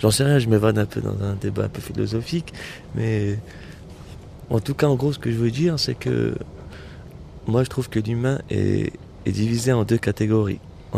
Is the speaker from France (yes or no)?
no; Kabylie, Algeria; je me compare toujours à mon enfance kabyle en Algérie, qui est autre, avec notre culture, notre manière de vivre, notre mode de vie.